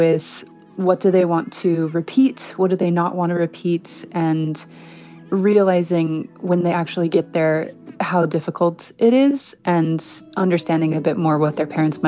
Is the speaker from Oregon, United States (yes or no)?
yes; Oregon, United States; It was based on something really personal, growing up in Oregon, going to the beach with my family, and how special it was just to all be together.